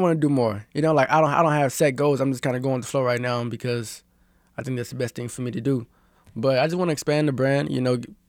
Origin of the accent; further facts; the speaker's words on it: Kansas City, United States; I live in Kansas City. I'm from Kansas City.